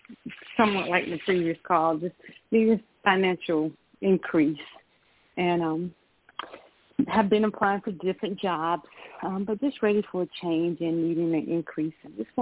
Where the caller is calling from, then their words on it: Georgia, United States; I'm calling from Georgia.